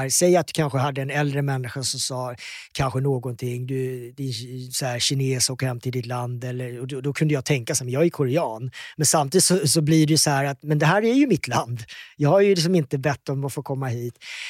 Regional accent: Karlshamn, Blekinge, Sweden; jag växte upp i Karlshamn, en liten stad nere i södra Sverige. Och vi var inte jättemånga som såg annorlunda ut.

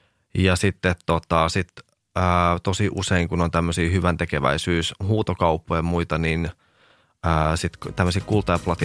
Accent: Huittinen, Satakunta, Finland; mä oon itse myöskin pienet paikkakunnat kotosin. Mä oon Huittisista kotosin

